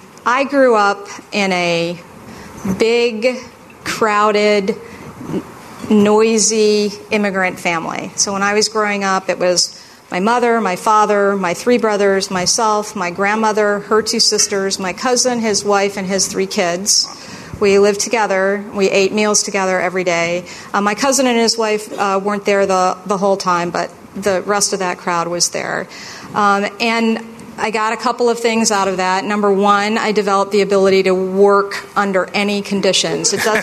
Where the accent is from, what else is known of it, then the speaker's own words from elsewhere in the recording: Detroit, Michigan, United States; Okay, so I grew up in Detroit. And I grew up in the city in Detroit.